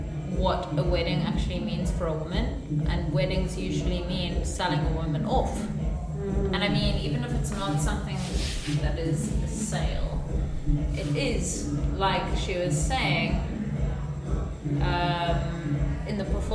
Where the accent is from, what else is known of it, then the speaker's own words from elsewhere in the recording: Botswana; I've had a close cultural sphere or a close, like, network of families that I grew up with in Botswana